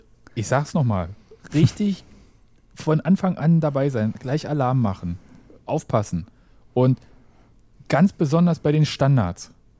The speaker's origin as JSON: {"language": "German", "region": "Brandenburg", "country": "Germany", "said": "Okay, als Brandenburger kann ich Ninja sagen, ne?"}